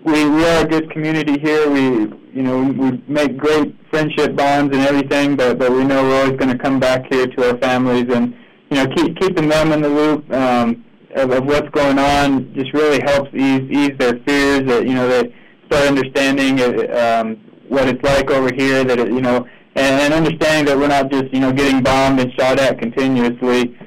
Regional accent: Helena, Montana, United States; No, I'm not. My wife is, but I grew up in Helena there, and actually Montana City, and then off to Helena High.

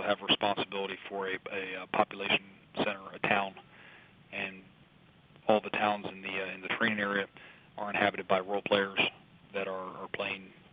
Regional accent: Pennsylvania, United States; I grew up in Pennsylvania.

